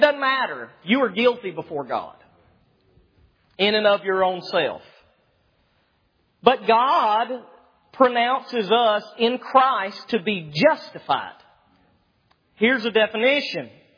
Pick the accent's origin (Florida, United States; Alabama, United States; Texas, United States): Alabama, United States; I'm from Alabama.